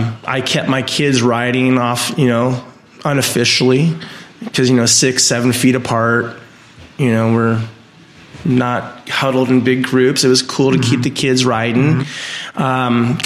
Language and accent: English; Buellton, California, United States; Well, I grew up right here in the San Ynez Valley over in Buellton at 450 Central Avenue. I attended Haneda Elementary School and the San Ynez Valley High School.